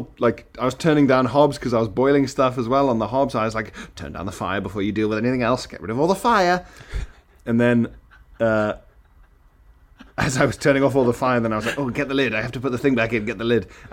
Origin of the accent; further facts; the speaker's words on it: Isle of Man; It's all electricity in South Africa and in my house where I grew up on the Isle of Man as well.